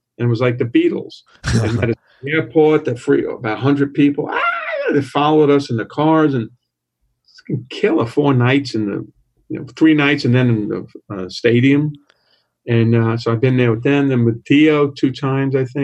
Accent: Brooklyn, New York, United States; You know, I grew up in Brooklyn, so I'm very aggressive, pissed off.

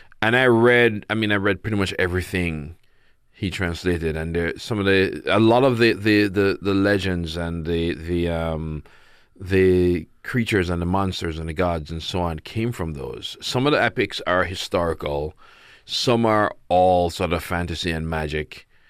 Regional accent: United States; Growing up in the States, growing up in a sort of diaspora, there's some stories of her, but most I wouldn't have.

